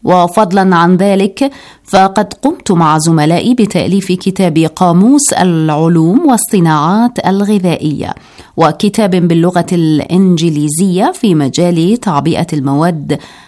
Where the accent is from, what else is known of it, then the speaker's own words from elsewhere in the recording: Iran; Arabic is a second language; ولكن بلدي إيران بحاجة إلى تخصصي